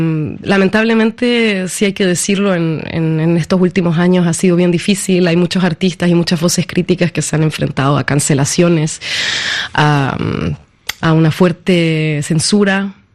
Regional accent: Chile; also born or lived in Peru; más nostalgia en sentido de Chile, de Perú, ¿no? De esos lugares donde crecí, más que del este.

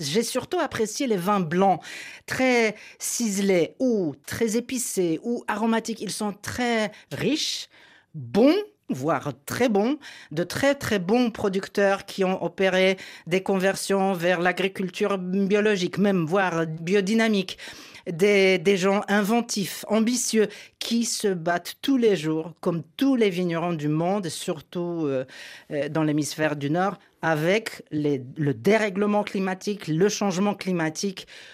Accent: Poland; je suis polonaise, franco-polonaise.

